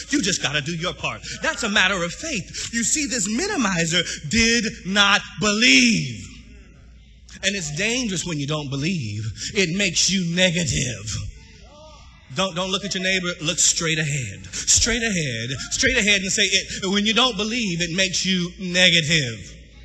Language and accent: English; California, United States; I'm from California, born, raised California.